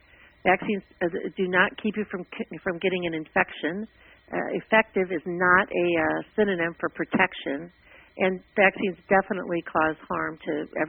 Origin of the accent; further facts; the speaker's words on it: Cleveland, Ohio, United States; I live here in Cleveland, Ohio now. I've lived most of my life. I was born in Ohio, and I've lived most of my life here.